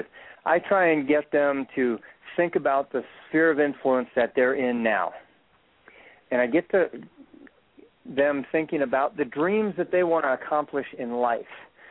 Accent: West Coast, United States; now in Colorado, United States; I grew up on the West Coast, but I've been fortunate to be here in Colorado for the last 14 years.

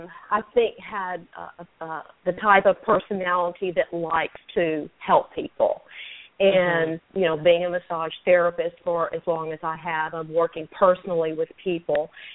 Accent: Paris, Texas, United States; now in Dallas, United States; Well, I was born and raised in Paris, Texas, a small town, and I'm currently living in Dallas, Texas.

